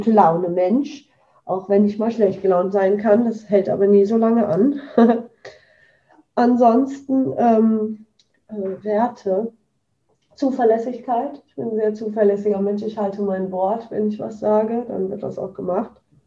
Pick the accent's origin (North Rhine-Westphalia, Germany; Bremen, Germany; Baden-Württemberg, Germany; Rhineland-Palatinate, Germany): North Rhine-Westphalia, Germany; Bergisch Gladbach; born there; Ich bin geboren in Bergisch Gladbach. Ich habe da aber nie gewohnt. Also eigentlich wäre ich Kölnerin geworden, wäre meine Mutter mal ins Kölner Krankenhaus gefahren. Aber nein, es musste nach Bergisch Gladbach.